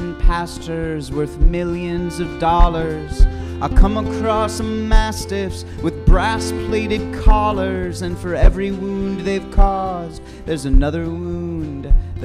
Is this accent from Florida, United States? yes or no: no; St. Paul, Minnesota, United States; we're from St. Paul in Minneapolis.